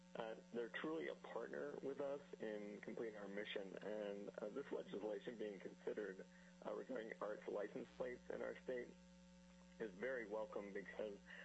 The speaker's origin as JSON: {"language": "English", "town": "Nikiski", "region": "Alaska", "country": "United States", "said": "I'm from Nikiski, Alaska"}